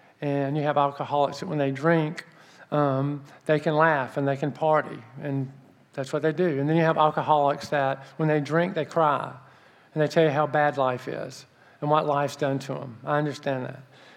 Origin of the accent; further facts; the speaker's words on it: Mobile, Alabama, United States; born there; So I was born down south in Mobile, Alabama.